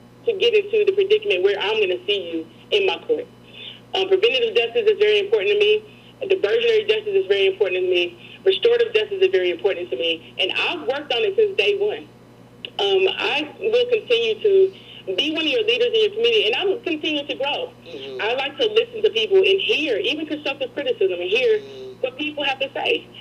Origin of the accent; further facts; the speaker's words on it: Nashville, Tennessee, United States; You know, Nashville, when you're born and raised in Nashville, and I've lived here, like I said, 3 generations, 44 years